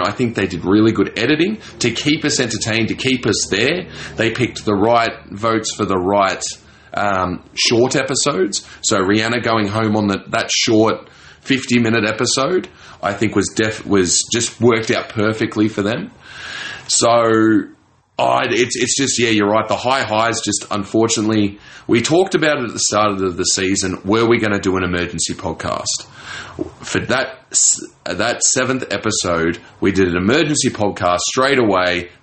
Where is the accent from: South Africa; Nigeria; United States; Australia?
Australia; Yeah, and yes, I'm biased to Australia because I'm Australian, and this is where my love came.